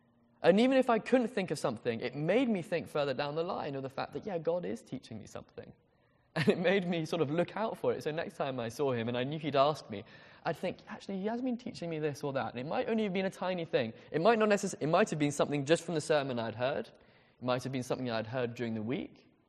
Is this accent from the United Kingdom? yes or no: yes; England, United Kingdom; Maybe it's just something to do with being English. I really don't know.